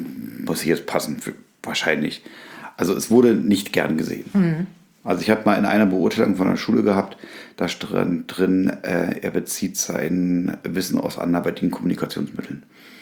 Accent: Berlin, Germany; ich bin ja in Berlin groß geworden.

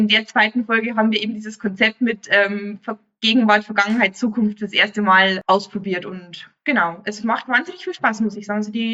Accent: Bavaria, Germany; Ja, ich als Bayer habe da halt meine Vorteile.

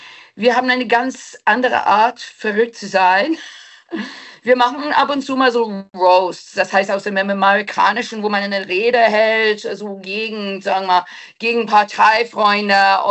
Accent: England, United Kingdom; Natürlich, ich komme aus dem Grenzgebiet. Ich stamme dort aus diesem Gebiet, so zwischen England und Schottland.

